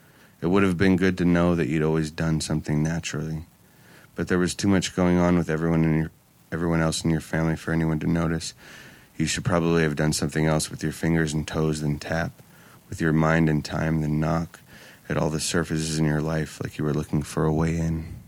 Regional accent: Oakland, California, United States; I grew up in Oakland

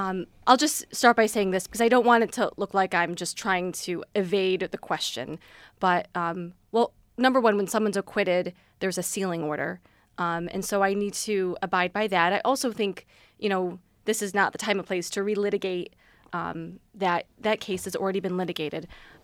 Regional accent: Greece, New York, United States; also born or lived in South Korea; So I grew up here. I grew up in the town of Greece in a big Italian-American family.

